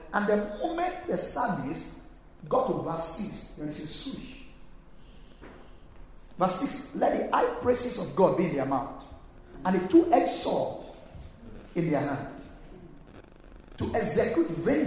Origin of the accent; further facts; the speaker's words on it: Nigeria; now in United Kingdom; I am from Nigeria.